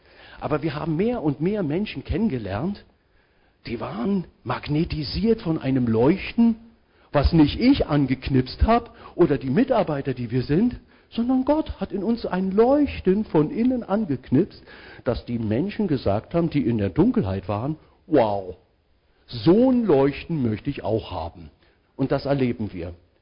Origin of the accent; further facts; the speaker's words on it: Berlin, Germany; wir sind in Köpenick groß geworden und da waren eigentlich ziemlich gut betuchte Leute, auch zu DDR-Zeiten. Aber wir waren so die Armen in Friedrichshagen.